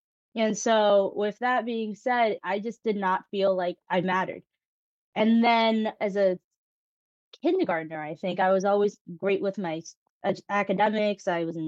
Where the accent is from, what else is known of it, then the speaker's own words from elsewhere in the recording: Bronx, New York, United States; also born or lived in Manhattan; But yes, I am from the Bronx. I'm a native New Yorker, born in Manhattan, raised my entire life in the Bronx.